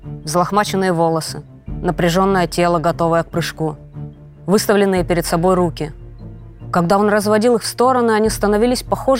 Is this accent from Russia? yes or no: yes; Omsk, Omsk Oblast, Russia; я родилась и живу в Омске.